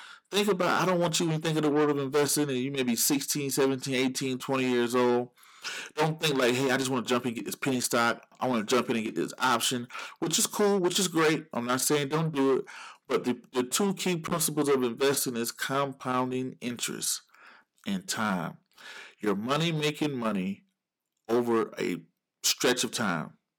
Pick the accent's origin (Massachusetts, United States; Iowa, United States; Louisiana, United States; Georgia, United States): Georgia, United States; No offense to Alabama, just throwing a name out there, Georgia, my home state.